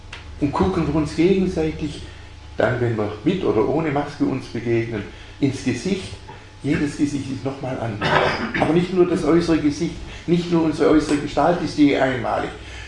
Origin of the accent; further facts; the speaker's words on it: Baden-Württemberg, Germany; Als Schwabe wirft man den Leitsordner nicht weg